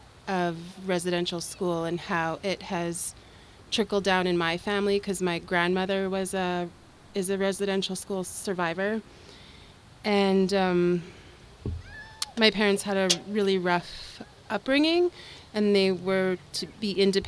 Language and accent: English; Calgary, Alberta, Canada; also born or lived in Vancouver; I grew up in Calgary and then I moved away to Vancouver and I took some theater training. And then I moved back